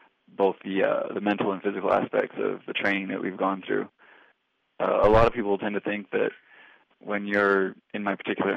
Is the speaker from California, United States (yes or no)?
yes; Bakersfield, California, United States; I'm from Bakersfield, California.